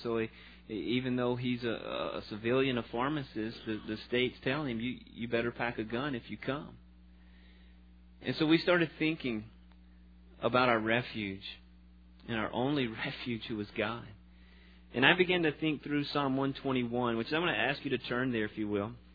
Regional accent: Louisiana, United States; As you know, I grew up in Louisiana. My family is still in Louisiana

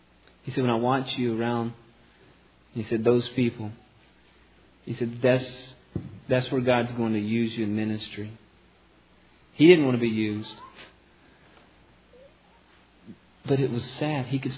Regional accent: the South, United States; now I'm from the Bible Belt in the South

